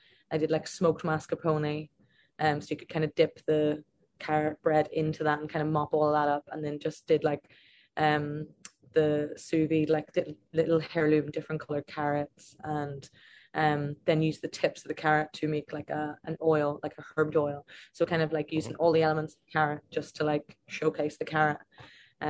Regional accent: Ireland; Again, I'm Irish.

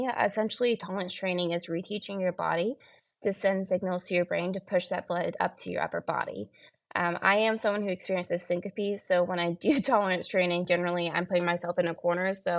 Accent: Georgia, United States; Oh, I'm from Georgia.

